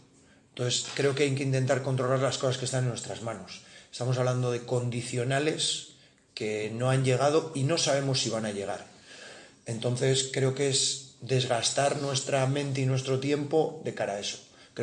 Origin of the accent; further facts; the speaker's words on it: Valladolid, Castile and León, Spain; como vallisoletano y como amante del baloncesto